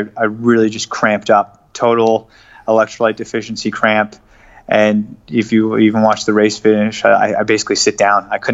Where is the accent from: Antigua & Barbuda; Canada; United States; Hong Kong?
Canada; feeling that pride as a Canadian was so motivating.